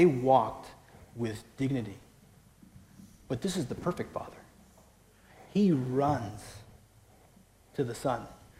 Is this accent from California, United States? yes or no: yes; Daly City, California, United States; He got to go to a wrestling match with my dad at the Cow Palace in San Francisco. It's actually DC, my hometown.